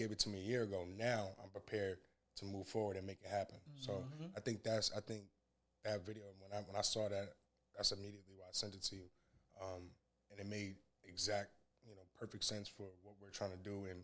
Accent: Ocean Township, New Jersey, United States; We grew up in Timbrook. You know, Timbrook apartments in Ocean Township, New Jersey.

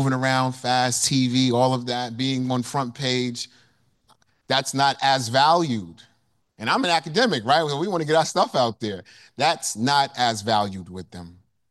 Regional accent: New York, United States; And I'm an academic, I'm from New York, lights, camera, action.

